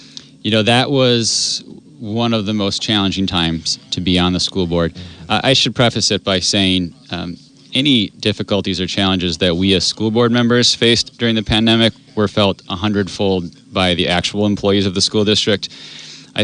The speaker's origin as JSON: {"language": "English", "town": "Wausau", "region": "Wisconsin", "country": "United States", "said": "Well, I'm from the area. I'm from Wausau, so it's important to me."}